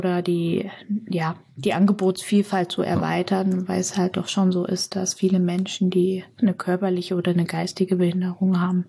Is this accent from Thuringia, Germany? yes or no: yes; Sömmerda, Thuringia, Germany; Ich wurde in Sömmerdag geboren.